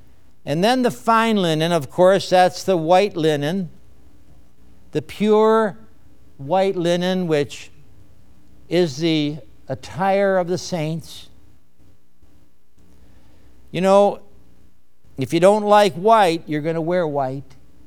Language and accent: English; Chicago, Illinois, United States; born there; I never said that up north. I was born in Chicago. Chicagoans don't say that.